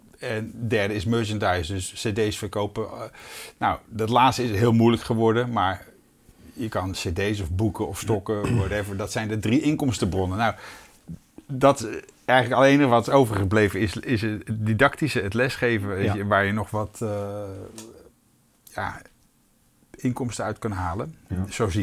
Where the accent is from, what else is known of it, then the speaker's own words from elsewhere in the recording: Netherlands; Ik als Hollandse jongen speelde opeens in die nachtclubs